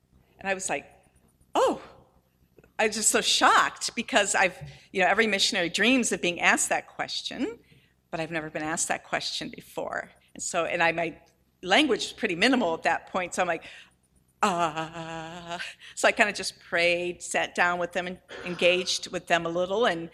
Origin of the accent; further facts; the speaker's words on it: Akron, Ohio, United States; now in Cleveland, United States; Like Scott said, I'm from Akron originally, but I live in Cleveland, Ohio now.